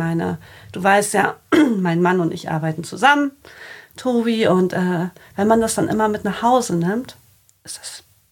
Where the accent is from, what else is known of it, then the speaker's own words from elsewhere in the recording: Bremen, Germany; born there; also born or lived in Cologne; Ich bin gebürtige Bremerin, habe in Köln, im schönen Köln, 4 Jahre gelebt